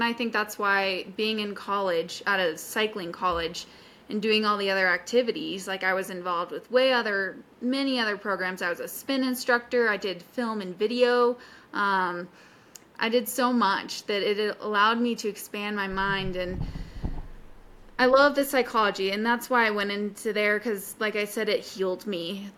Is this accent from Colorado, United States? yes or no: yes; Colorado, United States; I was born and raised in Colorado, the Front Range.